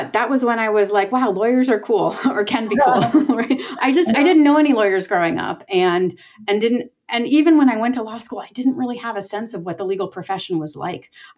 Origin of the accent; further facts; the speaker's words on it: New Jersey, United States; I did. I grew up in Monmouth County near Asbury Park.